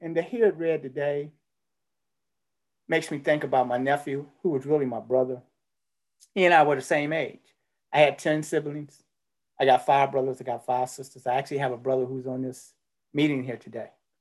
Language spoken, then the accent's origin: English; Pontiac, Michigan, United States; I grew up in Pontiac, Michigan